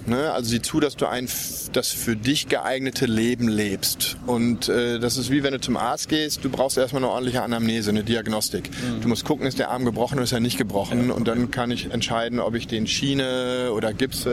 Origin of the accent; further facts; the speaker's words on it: North Rhine-Westphalia, Germany; now in Cologne, Germany; Also ich bin auch natürlich in der Pilznation groß geworden, in Ostwestfalen.